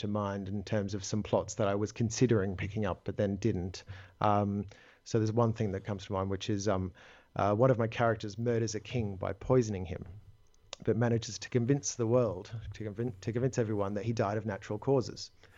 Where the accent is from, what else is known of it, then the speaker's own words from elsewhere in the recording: Australia; So growing up in Australia, I did a lot of sailing as a child.